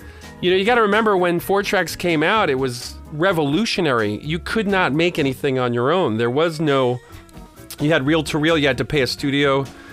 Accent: Brooklyn, New York, United States; accent: New York; also born or lived in Westchester / San Francisco; Some of us are New Yorkers. I'm from Brooklyn, and I moved to Westchester, and we spent 10 years in San Francisco, so my accent isn't as strong as you should be

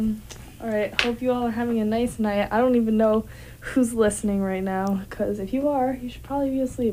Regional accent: New Jersey, United States; We're both from New Jersey, love the bagels, love Taylor Ham.

